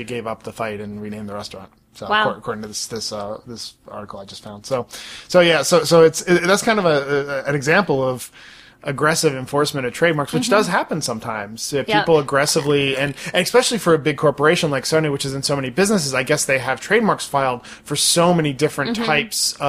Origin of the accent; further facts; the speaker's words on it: Baltimore, Maryland, United States; Because when I was growing up in Baltimore